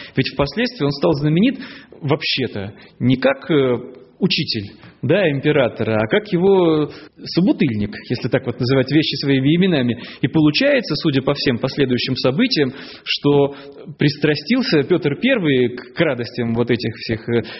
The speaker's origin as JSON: {"language": "Russian", "region": "Saint Petersburg", "country": "Russia", "said": "мы вот петербуржцы, это вот город наш основан этим Петром Первым"}